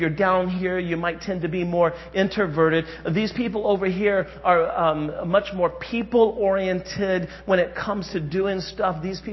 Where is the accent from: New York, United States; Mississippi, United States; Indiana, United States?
Indiana, United States; also born or lived in Jamestown, United States; Even though I grew up in Indiana, I was in high school my junior and senior year right here in Rhode Island. And we lived in Jamestown.